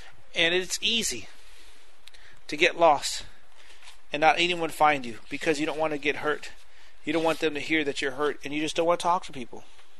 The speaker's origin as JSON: {"language": "English", "region": "Texas", "country": "United States", "said": "Now you can tell I'm a Texan."}